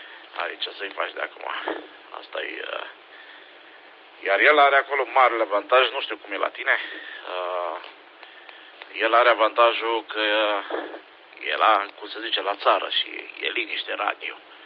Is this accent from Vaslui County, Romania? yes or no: yes; Vaslui, Vaslui County, Romania; Știi cum sunt moldovenii doar, că doar și eu sunt din Vaslui deloc.